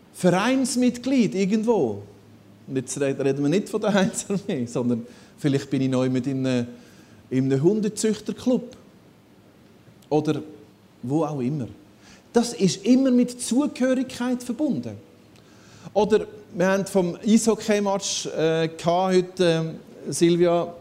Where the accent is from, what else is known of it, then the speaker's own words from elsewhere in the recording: Switzerland; Aber ich bin auch Schweizer, also ich habe da ein kleines Problem.